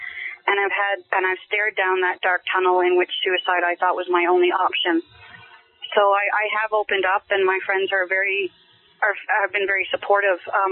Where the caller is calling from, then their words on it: Angus, Ontario, Canada; I'm calling from Angus, Ontario.